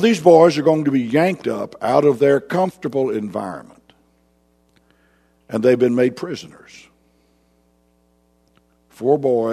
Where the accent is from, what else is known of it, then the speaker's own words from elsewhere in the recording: Jacksonville, Florida, United States; I can remember as a boy growing up in Jacksonville, Florida, the oldest child in a family of seven. My mother and my father were native Floridians.